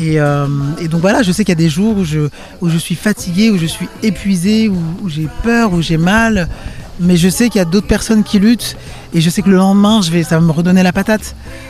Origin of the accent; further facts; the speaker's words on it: Cameroon; born there; moi je suis né au Cameroun et qu'on a été colonisé et par les Français et par les Britanniques. Donc on a ces deux langues-là dans notre bagage culturel imposé.